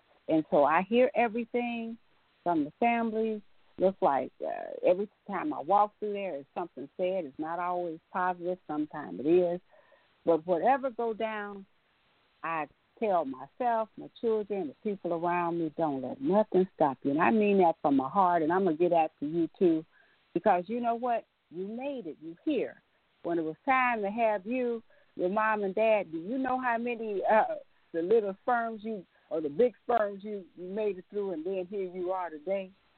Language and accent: English; Texas, United States; I'm from Texas.